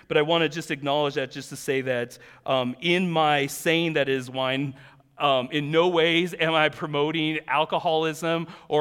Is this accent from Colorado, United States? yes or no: yes; Colorado, United States; even though I grew up in Colorado